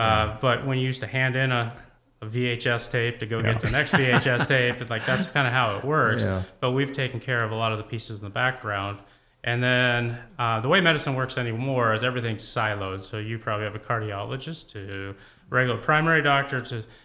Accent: Columbia Falls, Montana, United States; A bunch of us, we live in Columbia Falls, we're from Columbia Falls, we have a deep root to want to be up there

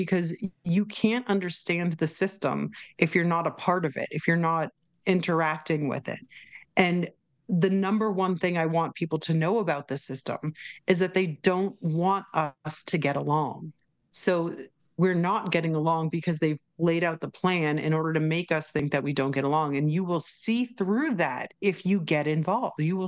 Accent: Massachusetts, United States; I have to say, growing up in Massachusetts, we had a totally different system of how the police and the sheriff's department worked.

